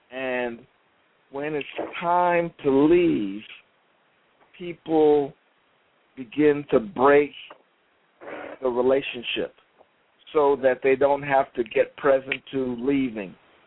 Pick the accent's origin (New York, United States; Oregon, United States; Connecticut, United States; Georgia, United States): New York, United States; from New York.